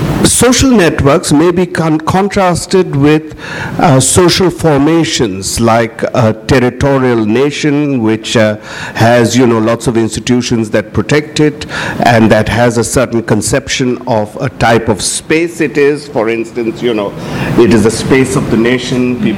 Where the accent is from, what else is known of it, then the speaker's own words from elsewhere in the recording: Assam, India; And I am originally from Assam. It's the Brahmaputra Valley.